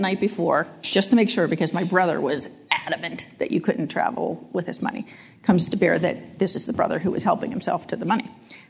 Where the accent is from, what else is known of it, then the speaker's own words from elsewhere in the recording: Pittsburgh, Pennsylvania, United States; moved away as an adult; now in Boston, United States; Well, as you said, I grew up in Pittsburgh. I live in Boston for the last 30-plus years.